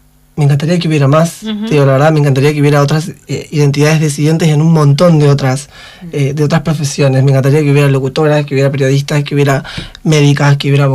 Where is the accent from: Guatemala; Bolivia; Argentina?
Argentina; nosotros somos argentinas y los argentinos somos solidarios.